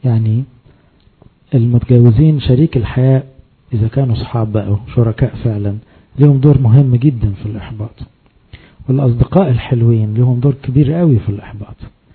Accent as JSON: {"language": "Arabic", "country": "Egypt", "said": "احنا برضو عندنا كمصريين"}